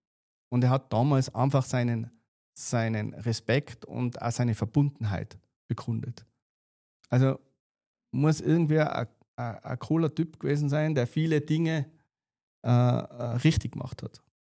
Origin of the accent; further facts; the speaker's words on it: Tyrol, Austria; also wir sind halt doch Tiroler